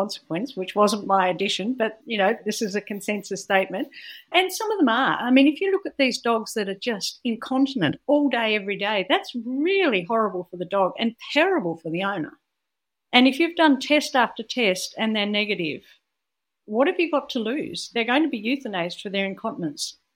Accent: Australia; And in Australia, at least, and I do preface this as being Australian

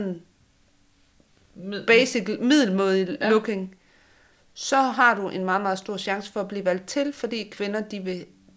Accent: West Jutland, Denmark; Nej, jeg forstår det ikke. Jeg er opvokset i Vestjylland.

